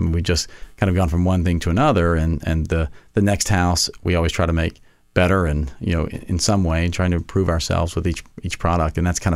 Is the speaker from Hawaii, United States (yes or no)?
no; Jackson, Mississippi, United States; moved away as an adult; So grew up in Jackson, Mississippi, which is deep south. I was there until I was 18, moved away, and have been in the kind of mid-northeast corridor ever since.